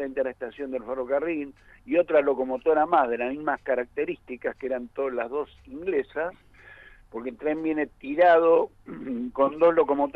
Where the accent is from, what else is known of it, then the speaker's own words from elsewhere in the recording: Carmen de Patagones, Buenos Aires Province, Argentina; Yo me crié en Patagones, por lo tanto, es una ciudad que realmente es como si hubiera nacido ahí.